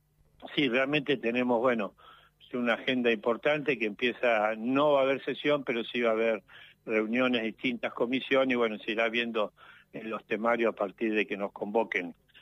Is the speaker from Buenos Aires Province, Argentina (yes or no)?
no; San Martín de los Andes, Neuquén, Argentina; obviamente soy de Neuquén, de la gente de Neuquén, de la gente de mi localidad, San Martín de los Andes